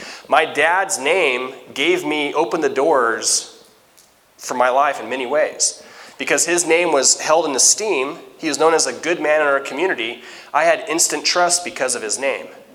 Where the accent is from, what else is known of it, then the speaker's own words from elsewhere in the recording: Nacell, Washington, United States; growing up, so I grew up in Nacell, Washington, and just like Mossy Rock, you can say a name of a person